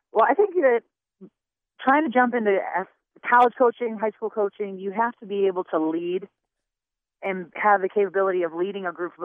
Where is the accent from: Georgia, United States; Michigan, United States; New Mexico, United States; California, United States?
Michigan, United States; Utica; I'm originally from Utica, Michigan, which is right next door to Rochester. I'm from the east side.